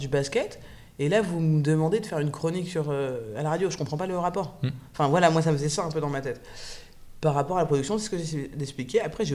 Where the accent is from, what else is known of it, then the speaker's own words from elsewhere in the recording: Clichy, Île-de-France, France; born there; en tant que Française qui suis née en France le 3 octobre 1986 à Clichy